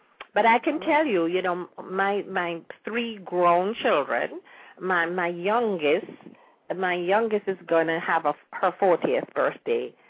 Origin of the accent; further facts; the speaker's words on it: Jamaica; that is something that we had in Jamaica because of our being British